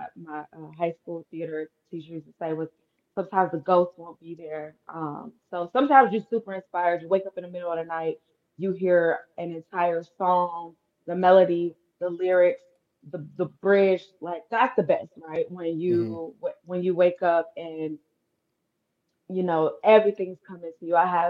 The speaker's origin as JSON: {"language": "English", "town": "Detroit", "region": "Michigan", "country": "United States", "tie": "born or raised there", "also_born_or_lived": "Dallas / Miami / Los Angeles", "said": "So I'm born and raised in Detroit. Went to Cavs, then I went to SMU in Dallas for college. Then I tried living in Miami for a minute. And then I came back home."}